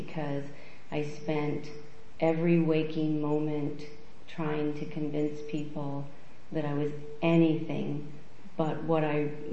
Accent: Colorado, United States; So I grew up in the Midwest, in Colorado, up in the mountains for the most part, thinking that that's really just how life is.

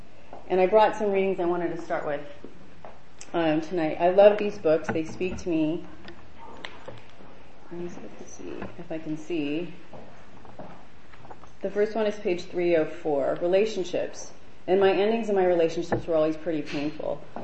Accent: California, United States; I grew up in Orange County, some of you know that. I left 9, maybe 8 years ago, I can't remember, in May.

